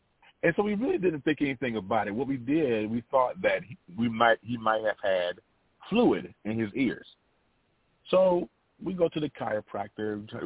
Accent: North Carolina, United States; That's my given government name. I hail from North Carolina, where I'm born and raised.

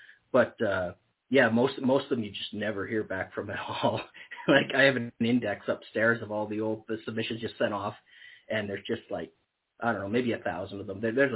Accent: Elliott Lake, Ontario, Canada; I'm from Elliott Lake, Ontario, Canada, so very small, basically cut out of the wilderness, a failed mining town.

